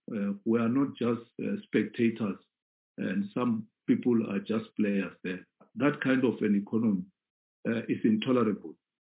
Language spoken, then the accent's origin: English; Limpopo, South Africa; I come from Limpopo in the Vembe region.